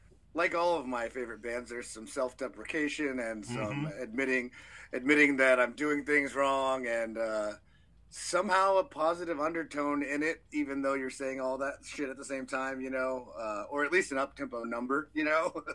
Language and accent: English; Dallas, Texas, United States; it references … I am from Dallas.